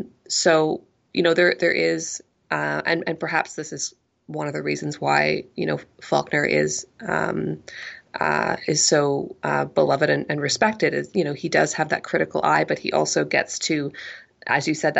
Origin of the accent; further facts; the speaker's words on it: Canada; And so as a Canadian myself